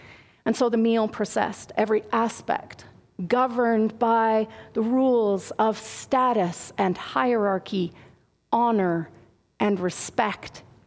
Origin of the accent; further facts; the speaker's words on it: Calgary, Alberta, Canada; I grew up in Southwest Calgary. Not so very cosmopolitan, I don't think